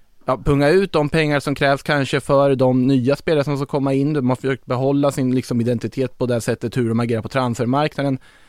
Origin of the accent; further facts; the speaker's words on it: Östergötland, Sweden; Vi är också östgötar i exil.